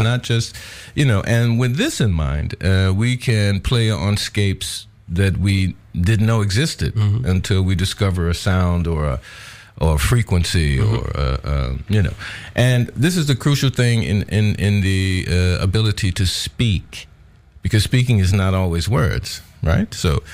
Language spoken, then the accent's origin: English; Detroit, Michigan, United States; I'm from Detroit.